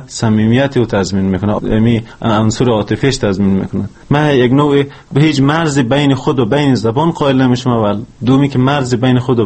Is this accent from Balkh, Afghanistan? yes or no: yes; Chimtal, Balkh, Afghanistan; born there; سال 1366 در ولایت بلخ ولسوالی چمتال به دنیا آمدیم